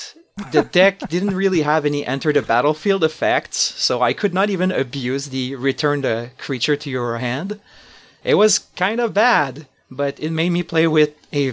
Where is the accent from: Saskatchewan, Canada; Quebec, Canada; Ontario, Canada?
Quebec, Canada; Montreal; Hey, I'm a French Canadian. I'm from Montreal.